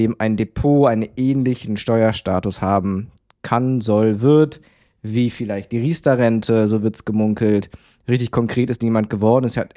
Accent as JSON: {"language": "German", "region": "Lower Saxony", "country": "Germany", "said": "In Niedersachsen, wo ich herkomme"}